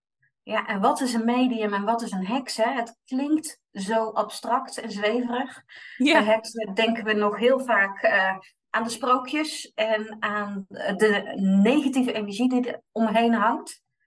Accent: North Brabant, Netherlands; now in Delft, Netherlands; Ik ben 46 jaar. Privé-update, ik woon samen met mijn man en een kat die duidelijk de baas in huis is in Delft. Terwijl ik van oorsprong een Brabantse ben.

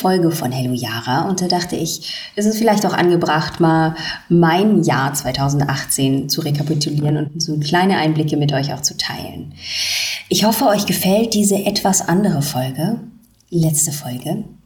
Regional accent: Baden-Württemberg, Germany; ich bin einfach im Westen aufgewachsen. Ich hatte nie wirklich Berührung mit dem Osten und mit Leuten aus Ostdeutschland. Ich komme aus einem kleinen, behüteten Dorf in der Nähe von Baden-Baden.

